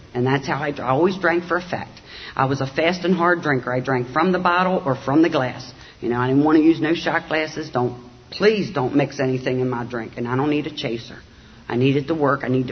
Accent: Baltimore, Maryland, United States; the people that I was raised around in South Baltimore, we never had anything.

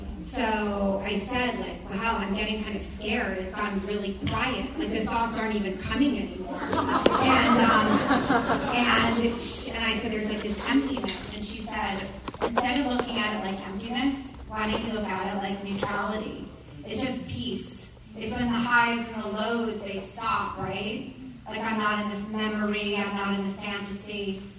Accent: New York City, New York, United States; So as I said, I grew up in New York City

